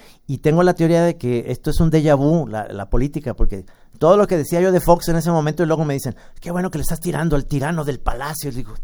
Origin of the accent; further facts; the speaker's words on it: Jalisco, Mexico; todos somos de aquí de Jalisco.